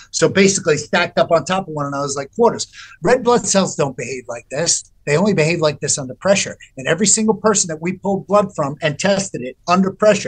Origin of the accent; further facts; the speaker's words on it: Naples, Campania, Italy; now in New York, United States; Man, when I moved to New York from Italy, right? I came from Naples, right? We came to New York.